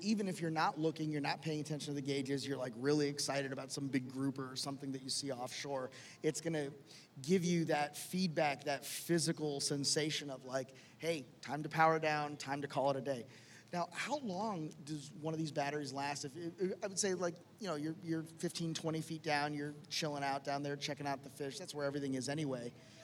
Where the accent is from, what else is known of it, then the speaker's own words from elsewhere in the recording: Miami, Florida, United States; we go later to Miami, which is my hometown, so obviously dolphin fan, right?